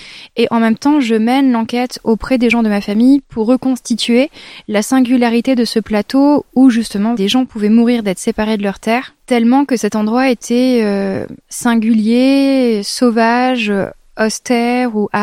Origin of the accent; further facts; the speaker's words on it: Forcalquier, Provence-Alpes-Côte d'Azur, France; ils les ont trouvées finalement ici, à Fort-Calquier, là où j'ai grandi.